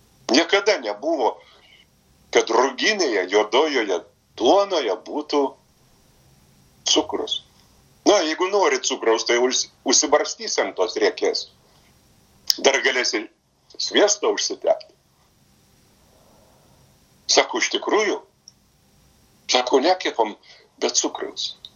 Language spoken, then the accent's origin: Lithuanian; Vilnius, Vilnius County, Lithuania; now in Kaunas, Lithuania; Sakau, aš apskritai iš Vilniaus atvažiavau į Kauną, nes Vilniuje jau vien tik tai rusų kalbą aš girdži